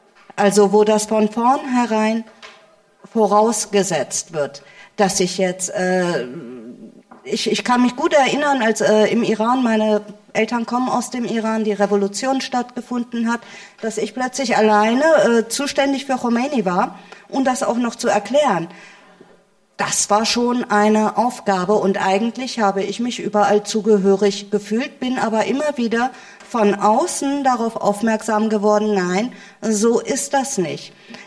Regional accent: Germany; Also ich bin Deutsche. Ich bin Deutsche mit noch einem Pass. Also ich bin binational und ich bin auch bikulturell. Aber ich bin Deutsche und ich möchte mich zu diesem Land zugehörig fühlen.

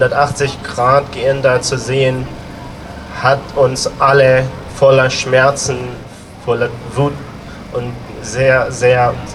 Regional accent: Afghanistan; now in Germany; Ich habe viele Familienangehörigen, Freunde, eine ganze Generation, mit denen ich aufgewachsen bin in Afghanistan.

